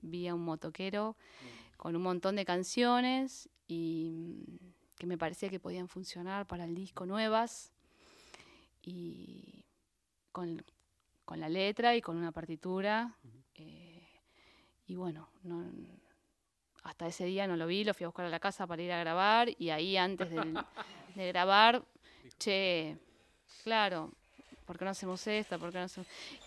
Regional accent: Argentina; Al principio sí, mis amigos me decían, uy, andá, fíjate si en los libros del pueblo sos la primera argentina que pisa, acá, claro.

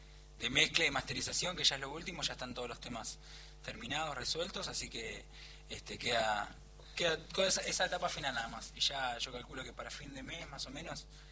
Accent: Alejandro Korn, Buenos Aires Province, Argentina; Yo soy de Alejandro

